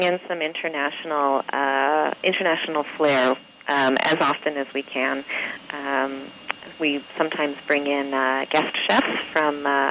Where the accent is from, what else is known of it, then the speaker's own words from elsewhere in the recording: Vancouver, British Columbia, Canada; Born and raised in Vancouver.